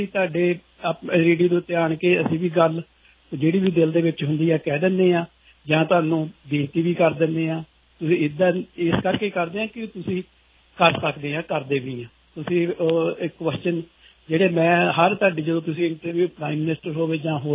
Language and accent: Punjabi; Punjab, India; ਮੈਂ ਆਪਣੀ ਜਿਹੜੀ ਕਮਿਊਨਿਟੀ ਪੰਜਾਬ ਤੋਂ ਹਾਂ